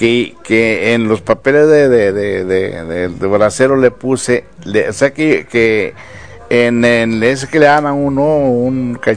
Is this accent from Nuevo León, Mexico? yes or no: yes; Doctor Arroyo, Nuevo León, Mexico; born there; Yo nací en Doctor Arroyo, Nuevo León.